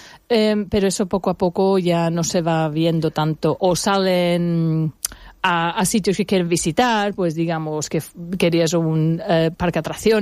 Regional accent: England, United Kingdom; Spanish is a second language; moved away; en cuanto veías el sol en Inglaterra, hablo por mí, yo soy inglesa

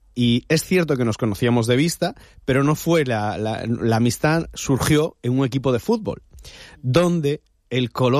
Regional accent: Galicia, Spain; now in Benidorm, Spain; Yo, por ejemplo, no tuve la suerte de nacer aquí, yo soy gallego

